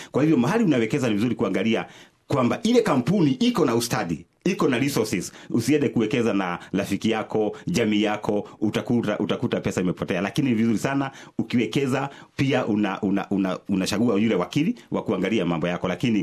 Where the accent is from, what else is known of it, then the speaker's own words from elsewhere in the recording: Kenya; now in Australia; kutoka Kenya ama kutoka Afrika tumeona kuna mambo mengi sana tunaweza shukua hapa Australia